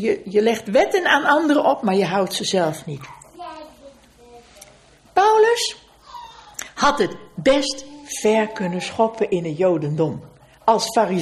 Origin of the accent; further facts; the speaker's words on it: East Netherlands, Netherlands; Ik kwam niet uit Rotterdam. Maar ik kwam uit het oosten van het land. Maar ik sprak geen dialect of zo.